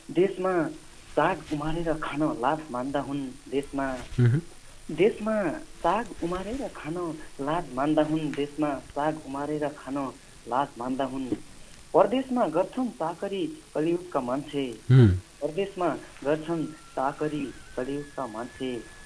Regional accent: Panchapuri, Karnali Province, Nepal; now in Birendranagar, Nepal; म पश्चिम पञ्चपुरी 10 को मान्छे … हाल चाहिँ वीरेन्द्रनगरबाट।

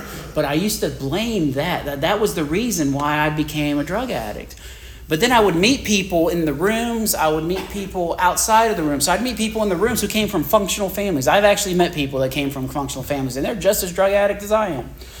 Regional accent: the South, United States; And so growing up in the South, in the 80s, you go over to your friends who, you know, have Southern parents, and they … they do a double take.

